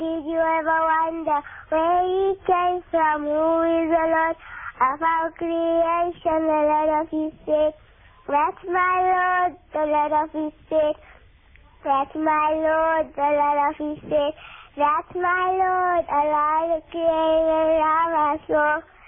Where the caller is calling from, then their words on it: Kimberley, Northern Cape, South Africa; Kimberley.